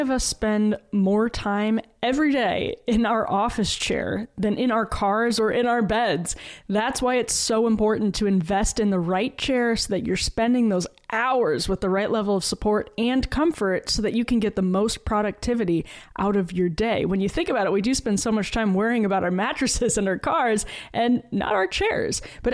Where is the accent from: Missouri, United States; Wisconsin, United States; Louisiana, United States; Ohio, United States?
Wisconsin, United States; I grew up in Wisconsin, and I can sort of say, I know that these norms matter.